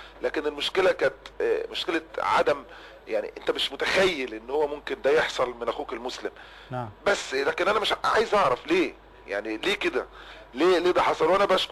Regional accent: Egypt; جرح في قلوبنا كلنا كمصريين

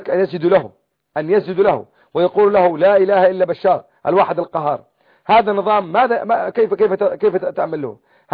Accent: Quneitra Governorate, Syria; أنا ابن الجولان، الجولان 2000 كيلو متر مربع، فيها 7 أنهار، فيها 3 بحيرات

